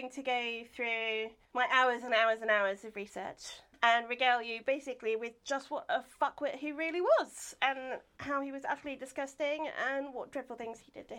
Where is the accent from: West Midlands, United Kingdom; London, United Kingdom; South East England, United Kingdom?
South East England, United Kingdom; We used to have a community of them actually where I grew up in Surrey